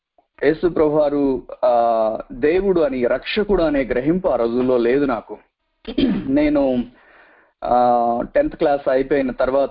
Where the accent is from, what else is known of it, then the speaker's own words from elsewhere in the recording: Andhra Pradesh, India; మాది కృష్ణా జిల్లా బందరుకి ఒక 20 కిలోమీటర్లో ఉన్నటువంటి ఒక పల్లెటూరు. 1977 తుఫానికి 4 సంవత్సరాల బాబుగా నేను ఉండడం నాకు గుర్తుంది. సో ఆ పల్లెటూరు వాతావరణంలో పుట్టి